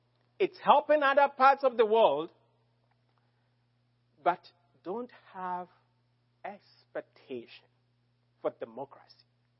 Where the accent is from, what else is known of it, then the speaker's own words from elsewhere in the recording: Ghana; And as a Ghanaian, I'm a sovereign.